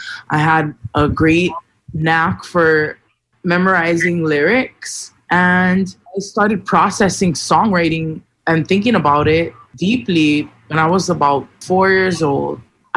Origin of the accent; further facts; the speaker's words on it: Hawaii, United States; also born or lived in Louisiana; I was born in Louisiana at the end of December. My family moved back to Hawaii into my grandparents' home, and my sister was born in October.